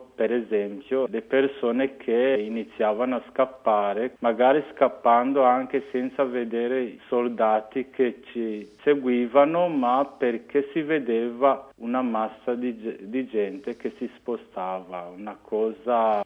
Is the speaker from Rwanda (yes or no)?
yes; Rwanda; Italian is a second language; moved away as an adult; now in Italy; Sono in Italia da 14 anni. Avevo circa 23 anni e sono originario del Ruanda.